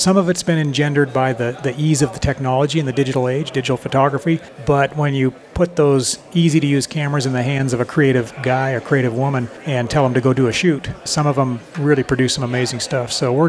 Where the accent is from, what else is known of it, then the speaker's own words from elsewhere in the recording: Idaho, United States; Grew up in eastern Idaho.